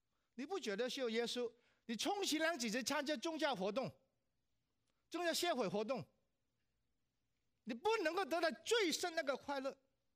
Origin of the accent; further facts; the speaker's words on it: Hong Kong; born there; Chinese is a second language; moved away; also born or lived in Guangdong; 我是广东人，香港出生的，我的普通话是蛮普通的。我那个1968年移民呢，当时还没信耶稣啊。